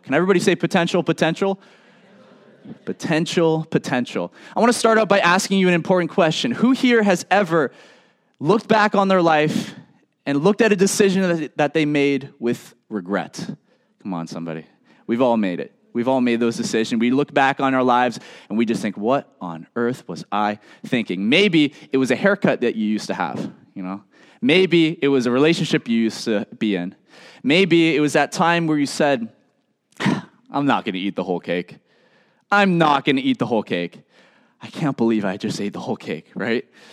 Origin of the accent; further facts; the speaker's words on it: Florida, United States; I didn't grow up here. I grew up in Florida.